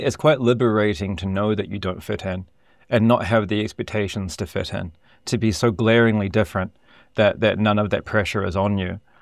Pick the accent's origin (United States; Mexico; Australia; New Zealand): New Zealand; I think moved my identity on from being a New Zealander.